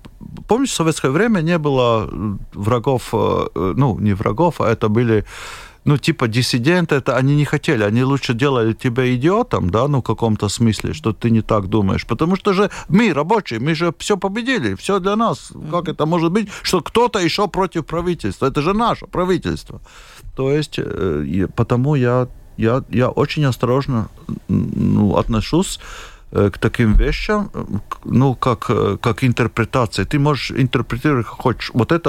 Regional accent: Latvia; Я сперва европеец, потом я латыш, да?

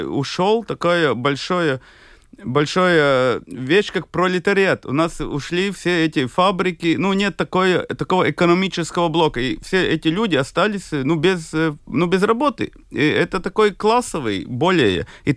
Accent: Latgale, Latvia; Ну, а я вообще латгалец. Ну, мне я такой своеобразный латыш.

